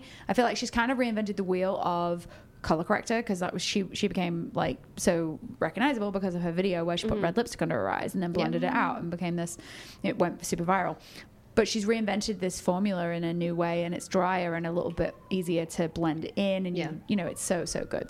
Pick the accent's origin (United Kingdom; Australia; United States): United Kingdom; accent: British; I feel like my British accent's coming back with force.